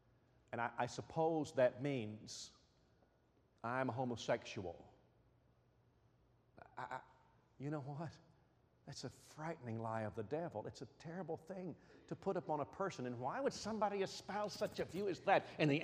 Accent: Alabama, United States; I'm from Alabama. I know about meth labs.

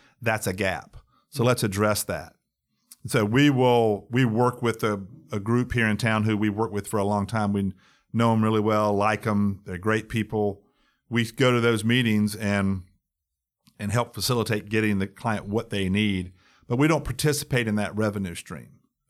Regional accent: North Carolina, United States; I grew up in North Carolina, and the size was then back in the 70s, but it was probably in the 20th largest, somewhere in that range.

